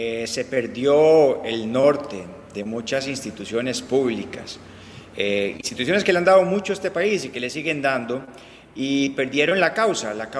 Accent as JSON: {"language": "Spanish", "country": "Costa Rica", "said": "como diputados de la República, pero también como costarricenses"}